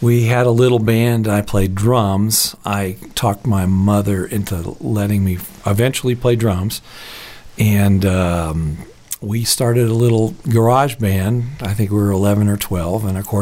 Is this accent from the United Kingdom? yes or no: no; Florida, United States; also born or lived in Seattle / Virginia / Atlanta; now in Colorado, United States; I'm from South Florida originally. My mother was a singer and actress, and which sort of led us to live in different places. We lived in Seattle and Virginia and other places too